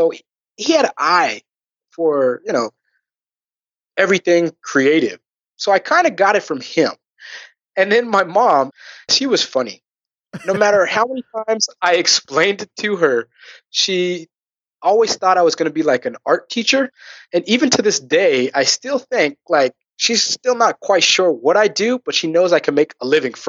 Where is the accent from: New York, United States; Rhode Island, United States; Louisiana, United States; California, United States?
California, United States; Riverside; Riverside, California.